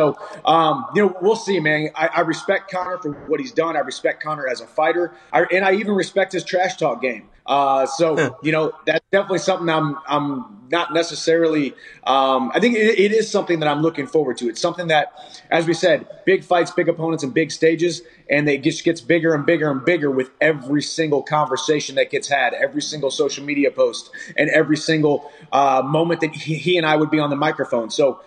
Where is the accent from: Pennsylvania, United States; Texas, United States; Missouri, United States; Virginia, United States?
Missouri, United States; not just because she's one of my hometown Missouri girls